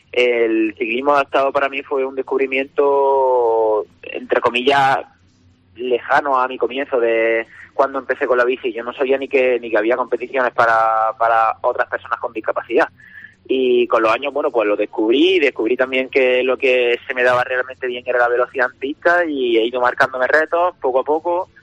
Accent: La Rambla, Andalusia, Spain; localidad, de La Rambla, me prestó una bici y me dijo que si me gustaría correr la carrera que se hacía en mi pueblo por la feria de allí.

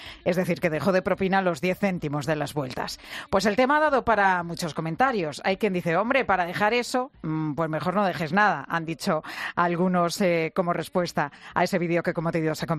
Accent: Spain; ¿Cómo somos los españoles dejando propinas?

